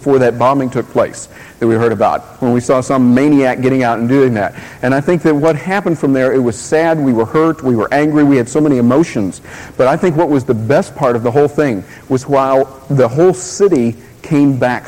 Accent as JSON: {"language": "English", "town": "Atlanta", "region": "Georgia", "country": "United States", "said": "Now, I'm from Atlanta."}